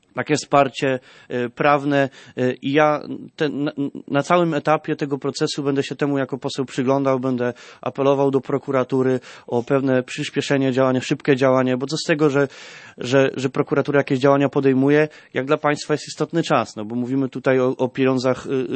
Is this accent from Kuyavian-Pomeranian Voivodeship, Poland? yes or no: yes; Chełmża, Kuyavian-Pomeranian Voivodeship, Poland; ja akurat pochodzę tutaj z miasta Chełmży